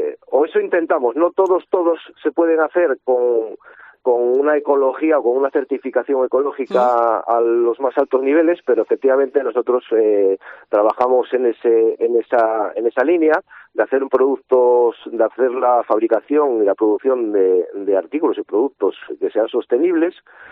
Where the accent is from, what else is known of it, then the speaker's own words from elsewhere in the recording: Asturias, Spain; como buenos asturianos que somos, pues somos gente cercana